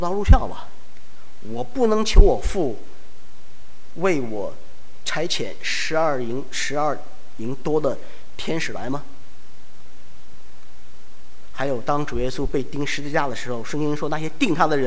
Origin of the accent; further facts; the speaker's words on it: Northeast China, China; 不像我，我也是东北人